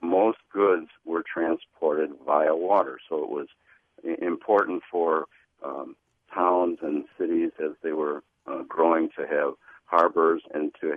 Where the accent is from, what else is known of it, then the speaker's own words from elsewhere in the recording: Milwaukee, Wisconsin, United States; we remember as kids in Milwaukee, we grew up in Milwaukee, there was a booming fog signal to also let mariners know where Milwaukee was on a very foggy day.